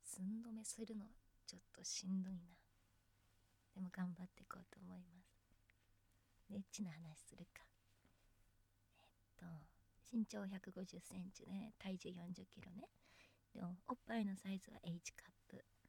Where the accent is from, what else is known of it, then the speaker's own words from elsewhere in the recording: Kanagawa, Japan; 出身地は神奈川県です。いっぱい自然がたくさんあっていいとこだよ。